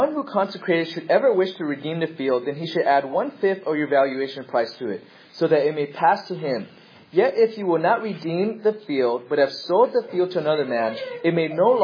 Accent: United States; Growing up in America, I'm ABC, American Born Chinese, so I lost a lot of, I don't know Mandarin that well.

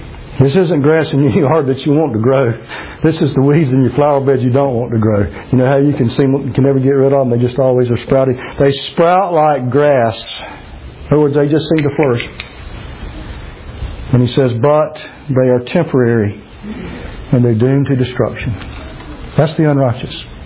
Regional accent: Georgia, United States; Growing up in South Georgia, in Wayne County, being a person who used to hunt and fish and be in the woods

